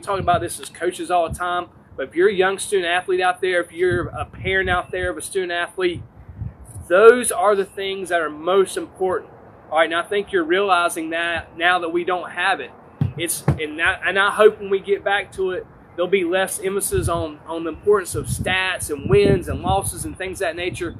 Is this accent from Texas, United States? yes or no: no; North Carolina, United States; I said, if you need anything when you get North Carolina, let me know. I said, that's my home state.